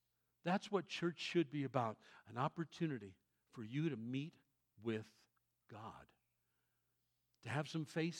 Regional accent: New York City, New York, United States; I was raised Catholic in New York City myself for years and years.

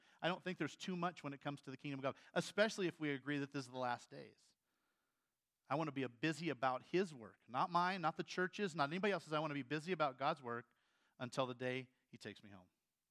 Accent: Iowa, United States; I'm from Iowa, I can say that.

